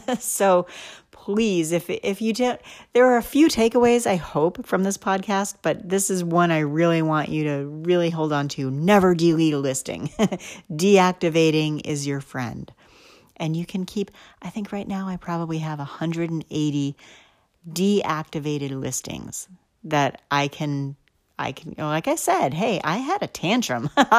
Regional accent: New Hampshire, United States; First of all, I'm from New Hampshire. Don't hate me, but we don't even have sales tax. We're one of those weird states that you don't pay sales tax on anything.

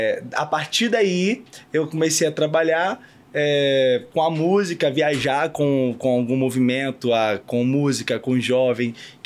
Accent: Minas Gerais, Brazil; Sou mineiro, nasci em Minas

